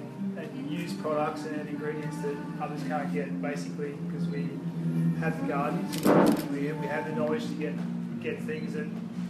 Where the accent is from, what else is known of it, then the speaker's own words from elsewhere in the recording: Carnarvon, Western Australia, Australia; born there; I was born in Western Australia, in Carnarvon.